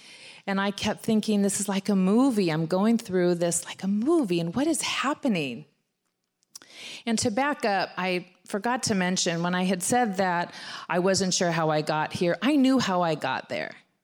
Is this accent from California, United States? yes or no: yes; California, United States; I'm from Southern California. I didn't know. I've never been to Newark Airport.